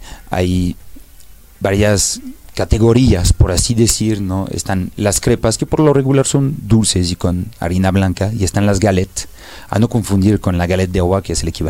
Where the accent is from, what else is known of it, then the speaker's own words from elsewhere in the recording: Paris, Île-de-France, France; Spanish is a second language; now in Mexico; Yo soy originario de París.